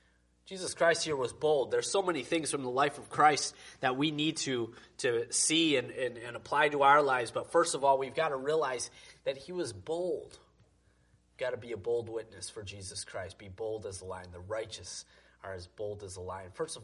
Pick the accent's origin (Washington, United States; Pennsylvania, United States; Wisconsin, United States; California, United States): Wisconsin, United States; I grew up in Wisconsin